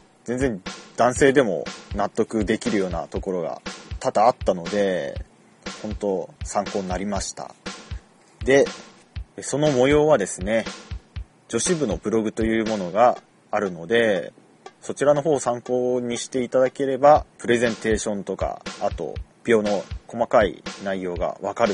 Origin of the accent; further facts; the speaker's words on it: Sapporo, Hokkaido, Japan; 最近ちょっと、地元の札幌に帰って